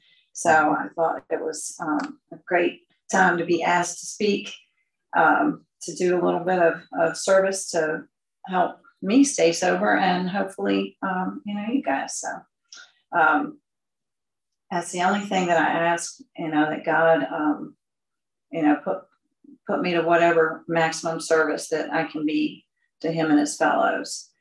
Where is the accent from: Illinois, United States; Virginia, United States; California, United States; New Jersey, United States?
Virginia, United States; Richmond; So I was born in Charlottesville, but I was really raised in Richmond and have spent most of my life there with the exception of a few years here and there.